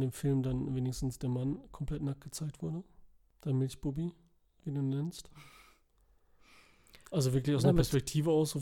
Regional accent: Tropea, Calabria, Italy; In meinem Heimatdorf.

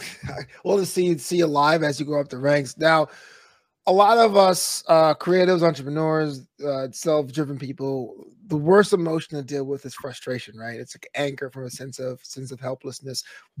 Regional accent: New York, United States; I was from New York.

